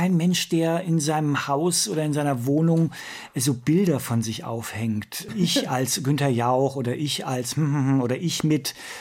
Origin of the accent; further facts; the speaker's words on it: Wiesbaden, Hesse, Germany; Natürlich kann ich Hessisch. Ich bin in der Landeshauptstadt groß geworden, natürlich. Ich liebe Hessisch. Und wenn ich hessische Kollegen treffe, spreche ich immer Hessisch mit ihnen.